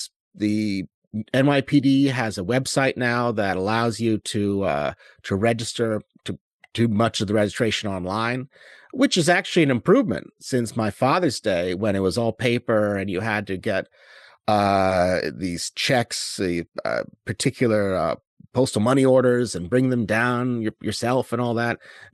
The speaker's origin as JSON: {"language": "English", "town": "New York City", "region": "New York", "country": "United States", "tie": "born or raised there", "said": "I grew up in New York City with my dad, and he had a premise permit."}